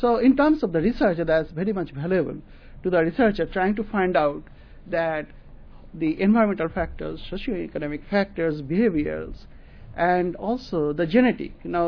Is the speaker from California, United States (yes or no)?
yes; California, United States; English is a second language; I'm from California, and they are from Illinois.